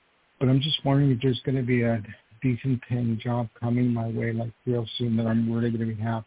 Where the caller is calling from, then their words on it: New York, United States; Actually, I'm calling from New York.